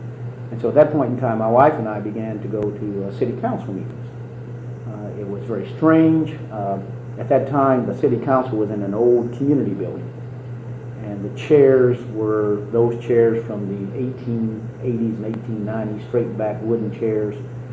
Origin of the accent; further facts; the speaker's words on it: Urbana, Illinois, United States; And having been born and raised in Urbana, I knew a great deal about the people and the community.